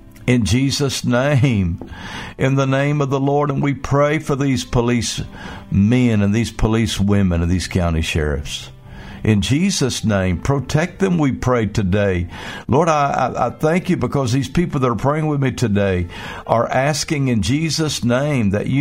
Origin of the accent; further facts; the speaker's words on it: Comanche, Oklahoma, United States; and Comanche, Oklahoma, my hometown.